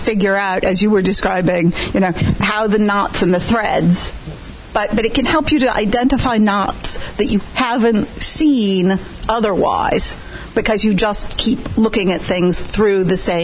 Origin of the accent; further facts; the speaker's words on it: Indiana, United States; from Indiana